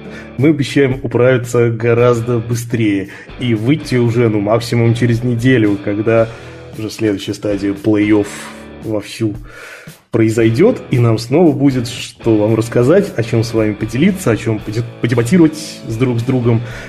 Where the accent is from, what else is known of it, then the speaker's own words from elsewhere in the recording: Ulyanovsk, Ulyanovsk Oblast, Russia; рискует приехать в мой родной город, в Ульяновск